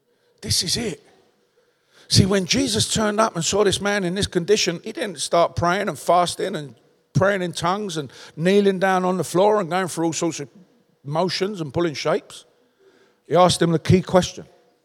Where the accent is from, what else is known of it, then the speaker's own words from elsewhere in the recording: London, United Kingdom; accent: Cockney; So here am I. I'm an English guy from London with a strong Cockney accent who obviously, you know, is not a drug addict anymore, right?